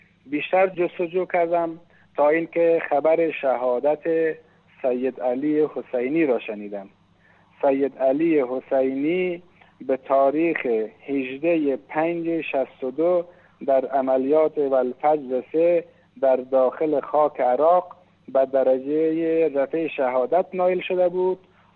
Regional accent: Afghanistan; now in Varamin, Iran; وقتی که فهمید من افغانستانی هستم و با هم آشنا شدیم

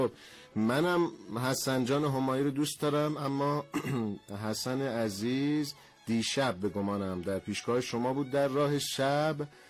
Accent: Iran; به عنوان یک ایرانی رنگ‌های گوناگون رو، لباس‌های گوناگون رو تحمل کنیم.

